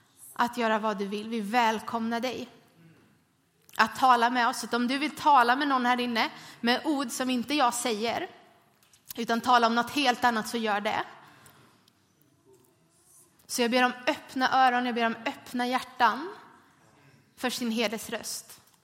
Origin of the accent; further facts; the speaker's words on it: Sweden; Så nu är det obekvämt mest för att vi är svenskar.